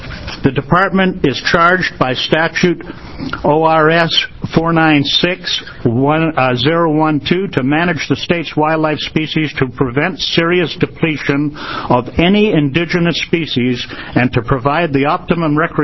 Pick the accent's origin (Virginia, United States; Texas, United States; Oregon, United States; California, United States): Oregon, United States; Lapine; I'm from Lapine, Oregon.